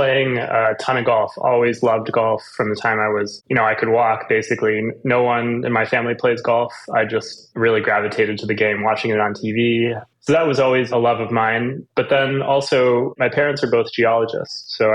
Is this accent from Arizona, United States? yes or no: no; Blacksburg, Virginia, United States; Yeah, I grew up in Blacksburg, Virginia, where Virginia Tech is, and then went a little further east in Virginia to William & Mary in Williamsburg